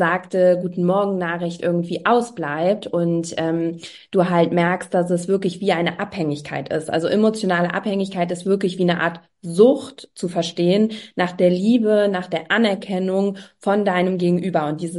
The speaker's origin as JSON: {"language": "German", "town": "Cologne", "region": "North Rhine-Westphalia", "country": "Germany", "said": "ich bin 33 Jahre alt, ich komme aus Köln und bin Paartherapeutin"}